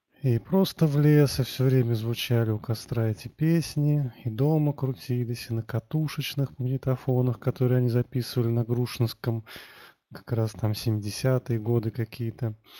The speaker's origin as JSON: {"language": "Russian", "town": "Saratov", "region": "Saratov Oblast", "country": "Russia", "tie": "born or raised there", "said": "Это песня о моем родном городе Саратове частично."}